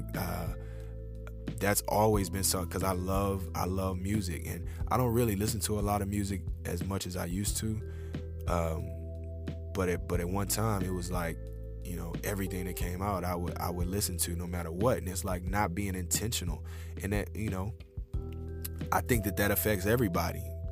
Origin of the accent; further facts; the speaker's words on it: Houston, Texas, United States; I was straight from Houston, Texas, straight from South Park.